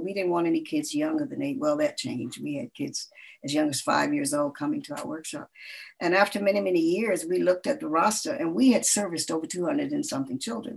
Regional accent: Atlanta, Georgia, United States; I always worked with kids when I was growing up in Atlanta.

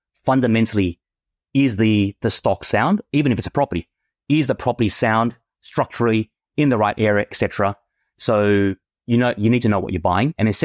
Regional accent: Vietnam; I was touring through Vietnam, my home country.

